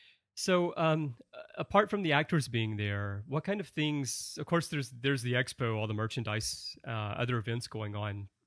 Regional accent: Alabama, United States; I'm originally from Alabama

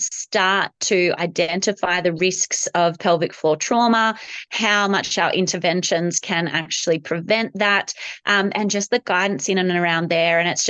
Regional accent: Glen Innes, New South Wales, Australia; also born or lived in Kalgoorlie, Australia; I had him in Glen Innes. So that's my hometown, rural New South Wales. We had just moved back from Kalgoorlie, which is WA

